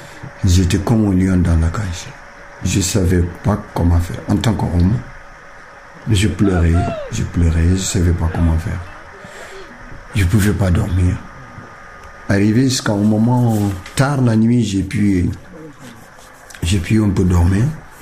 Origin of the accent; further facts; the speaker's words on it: Tekane, Mauritania; now in Senegal; Quand j'ai quitté mon pays, ça fait 11 ans. On est des Mauritaniens, mais qui vivent au Sénégal. En 1989, la Mauritanie a livré une guerre contre le Sénégal. Et depuis lors, on nous a déportés de notre village qui s'appelle Tegane.